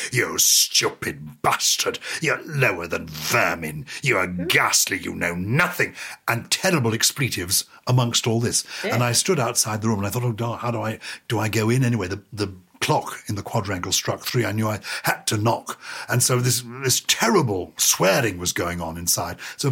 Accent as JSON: {"language": "English", "country": "United Kingdom", "said": "I'm British of a certain generation."}